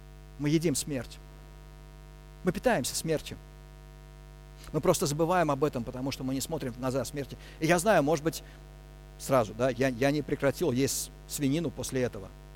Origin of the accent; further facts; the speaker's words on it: Moscow, Russia; я городской ребенок, я родился, вырос в Москве, я городской ребенок.